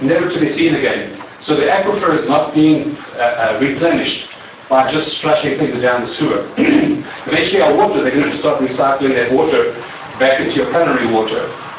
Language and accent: English; South Africa; I mean, I'm over here from South Africa, all right? You can kick me out if you want to, you know, African here or whatever.